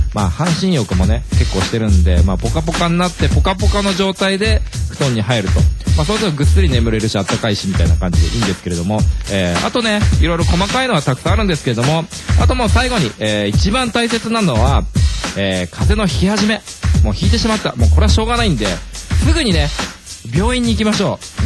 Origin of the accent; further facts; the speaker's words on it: Saitama, Japan; この日は、僕のね地元の埼玉県の県民の日って言ってね